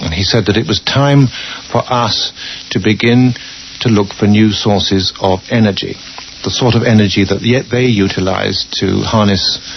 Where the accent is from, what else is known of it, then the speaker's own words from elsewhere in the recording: England, United Kingdom; Being English, we hadn't been introduced, so I didn't go any further.